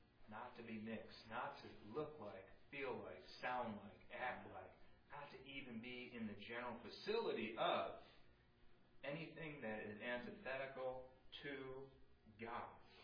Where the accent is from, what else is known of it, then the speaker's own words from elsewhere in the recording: Gates, New York, United States; I grew up in Gates, you know, Rochester. And I'm back for the first time in years.